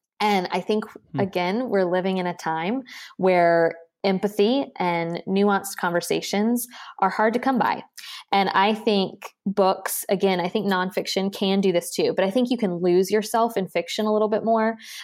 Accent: Tallahassee, Florida, United States; because I grew up in Tallahassee, a lot of my jobs in high school during the summers were state government jobs.

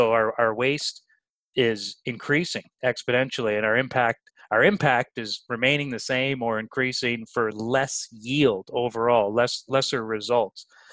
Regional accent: East Coast, United States; because I'm from the East Coast, I love fish by default.

